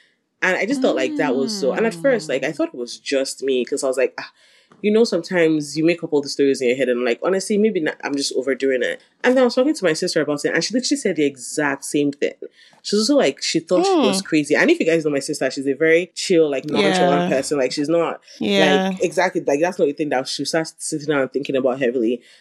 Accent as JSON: {"language": "English", "region": "Imo", "country": "Nigeria", "said": "I was like, oh, I'm Igbo. They're like, oh, okay. Well, like, you know, where? And I was like, oh, I'm from Imo."}